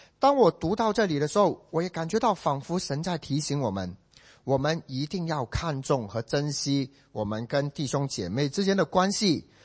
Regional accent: China; now in Singapore; 让我回到我的家乡可以为你做工，回到中国。

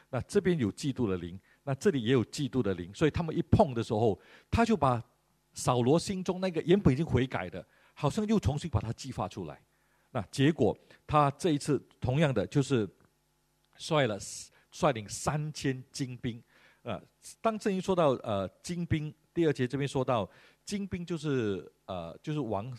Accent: Fujian, China; accent: Fujianese; 那就看到这个西佛人，我们福建话讲给伯

